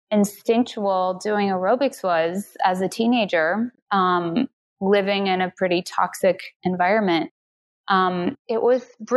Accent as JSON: {"language": "English", "country": "Canada", "said": "Well, I'm Canadian. I live in Toronto. I've been here for about 20 years."}